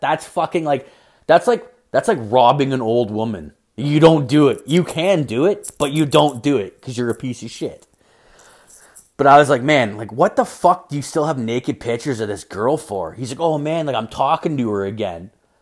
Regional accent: Ireland; He's like the northern Irish part of the island. I'm from the southern part of Ireland.

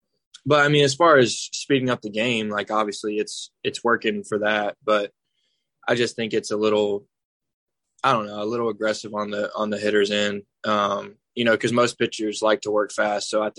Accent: Andalusia, Alabama, United States; I mean, that's my hometown. Not a lot going on there, but, you know, I love it. I love the people there.

